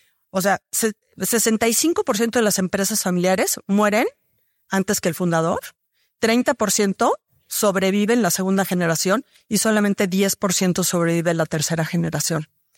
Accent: Mexico; lo que es muy padre pensar como mexicanos es que tenemos estas grandes empresas familiares

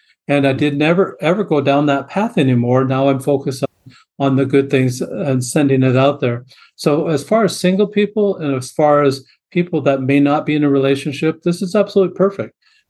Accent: Great Falls, Montana, United States; So I was actually raised going to church, and I grew up in Great Falls, Montana.

